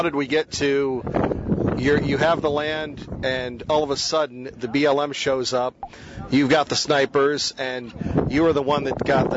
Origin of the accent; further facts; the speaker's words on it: Idaho, United States; Well, we're from Idaho.